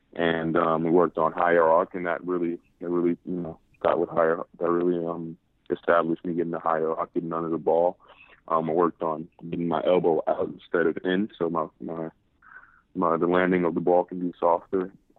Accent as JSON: {"language": "English", "town": "Harlem", "region": "New York", "country": "United States", "tie": "born or raised there", "said": "So I attribute a lot of, you know, my ball handling just growing up in Harlem."}